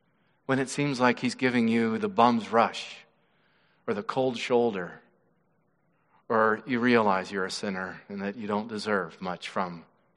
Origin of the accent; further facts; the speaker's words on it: Wyoming, United States; Where I was raised out in Wyoming, it was the cowboys, the preps, and the hippies.